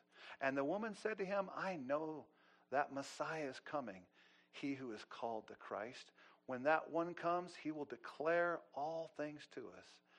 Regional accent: Montana, United States; I was witnessing to a man once, and I told him I was from Montana.

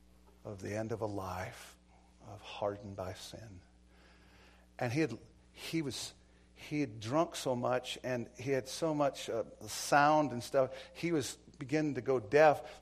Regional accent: Montana, United States; I was raised in Montana

